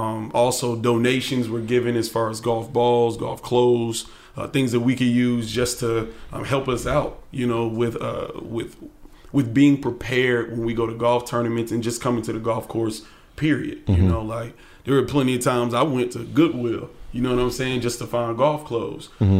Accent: Atlanta, Georgia, United States; I grew up in East Atlanta, and I started playing golf when I was 6 years old.

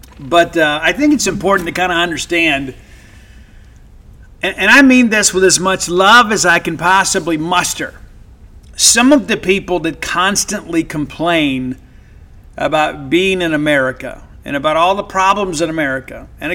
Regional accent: United States; born there; I am very blessed to be born American, and by the grace of God, I was born

